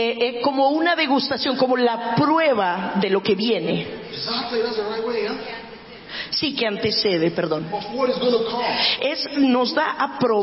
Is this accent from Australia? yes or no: yes; Australia; Especialmente de donde yo vengo. Yo me imagino que en Colombia no sucede, pero en Australia sucede muchísimo.